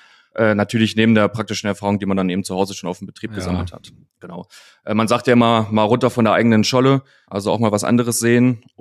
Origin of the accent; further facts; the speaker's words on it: Germany; ich komme aus Nordhessen, Südniedersachsen. Zur groben Orientierung sage ich dann immer zwischen Kassel und Göttingen. Bin 31 Jahre alt